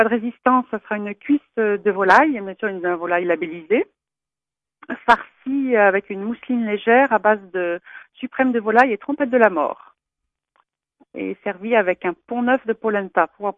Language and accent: French; Auvergne-Rhône-Alpes, France; Parce que moi, je suis du Beaujolais, en fait, juste à côté donc, de Pouilly-Fuissé, dans la même région.